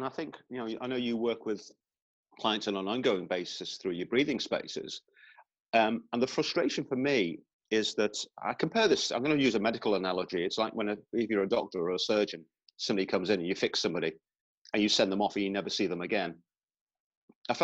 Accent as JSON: {"language": "English", "town": "Liverpool", "region": "North West England", "country": "United Kingdom", "tie": "born or raised there", "moved": "as an adult", "lives_now": "Yorkshire, United Kingdom", "said": "I was born in Merseyside in Liverpool, and I lived over there for the first 23 years of my life. And then in 1984, I was an adopted Yorkshireman. I moved across the Pennines, my passport was stamped, and I've been in Yorkshire ever since 1984."}